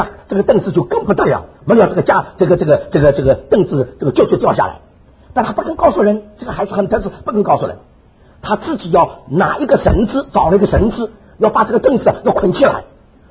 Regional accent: Shanghai, China; accent: Shanghai accent; 那我这个上海口音听得懂吧？

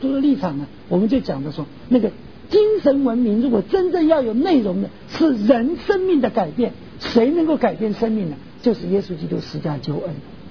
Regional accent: China; 21世纪可能是我们中国人的世纪，华人的世纪

